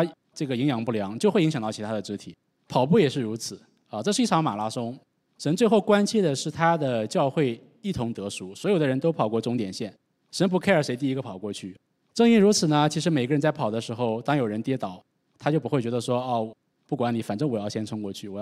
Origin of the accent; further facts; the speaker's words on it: China; 特别是我们从国内来的，我们都已经习惯于一个人单枪匹马的这个过独木桥